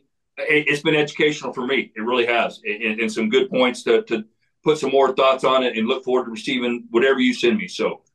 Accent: Texas, United States; but I tell you, I'm a proud Texan and I married a West Virginian

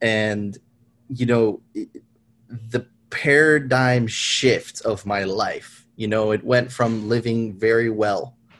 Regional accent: Miami, Florida, United States; I grew up in Miami, bro.

